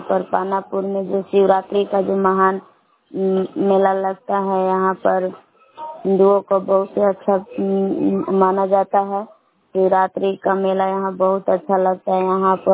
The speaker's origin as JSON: {"language": "Hindi", "town": "Belaon", "region": "Bihar", "country": "India", "said": "ग्राम बेलान जिला कैमूर भगवान के निवासी हूँ।"}